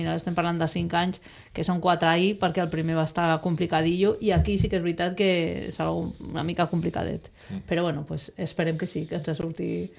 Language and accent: Catalan; Sant Boi, Catalonia, Spain; now in Sitges, Spain; perquè jo sóc de Sant Boi, no sóc d'aquí